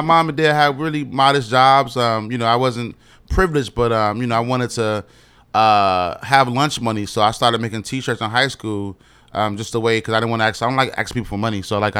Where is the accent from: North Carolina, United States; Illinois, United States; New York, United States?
Illinois, United States; Chicago; West side of Chicago. Okay. It's like me